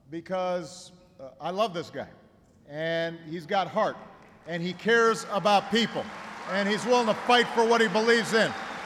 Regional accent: Springfield, Illinois, United States; I announced in Springfield, Illinois, my home state

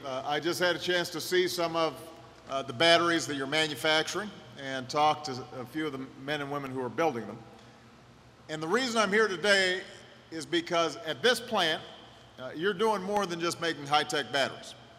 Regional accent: Illinois, United States; a state like Wisconsin or my home state of Illinois

